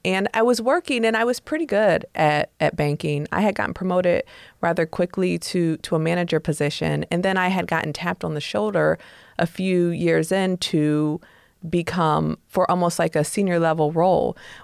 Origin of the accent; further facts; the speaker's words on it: Fostoria, Ohio, United States; now in Toledo, United States; when I grew up in Fostoria, there was a lot of like mixed race people.